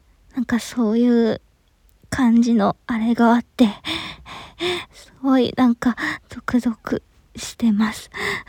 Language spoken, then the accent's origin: Japanese; Kansai, Japan; で、出身地は関西です。